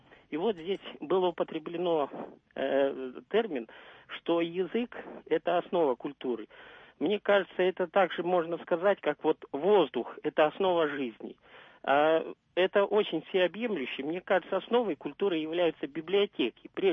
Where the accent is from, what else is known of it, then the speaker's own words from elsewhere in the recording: Moscow, Russia; я из Москвы.